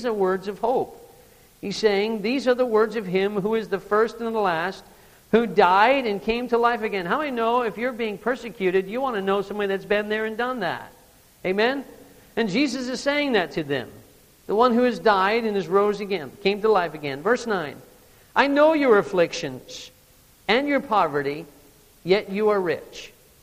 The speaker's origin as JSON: {"language": "English", "region": "Maine", "country": "United States", "accent": "Maine", "said": "Smyrna, my main accent slipped out there if you didn't catch that."}